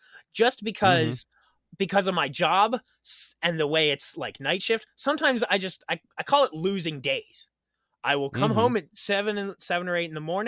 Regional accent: Pennsylvania, United States; because I'm from Pennsylvania. I'm on the East Coast.

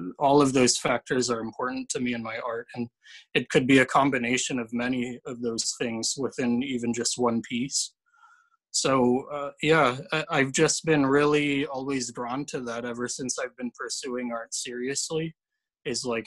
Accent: San Francisco, California, United States; And growing up in San Francisco, I'm born and raised here in the city.

